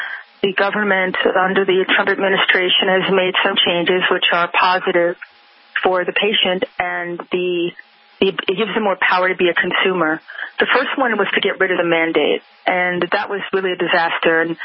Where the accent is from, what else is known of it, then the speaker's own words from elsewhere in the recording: New York, United States; And I'm telling you straight up as a New Yorker how I'm not going to sugarcoat stuff.